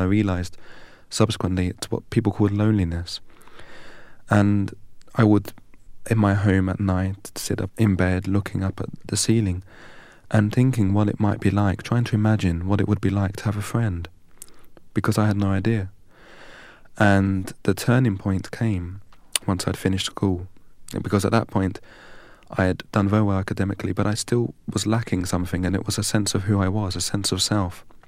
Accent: England, United Kingdom; bet aš nesu Lietuvis, I'm not Lithuanian. Aš esu iš Anglijos, I'm from England.

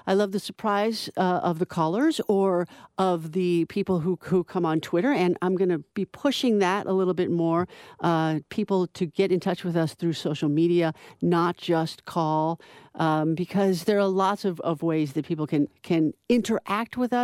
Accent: Las Vegas, Nevada, United States; also born or lived in Chicago; I'm coming here from Las Vegas. I grew up in Las Vegas, so I was in Chicago for 23 years, went back to Vegas about 4.5 years ago with my then 11-year-old daughters

